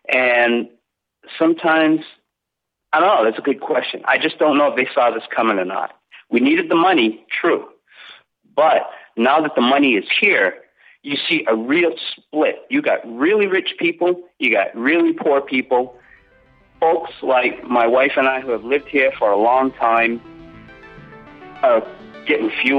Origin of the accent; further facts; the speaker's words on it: Massachusetts, United States; now in San Francisco, United States; I've lived out in San Francisco since 1982. I moved out from Massachusetts.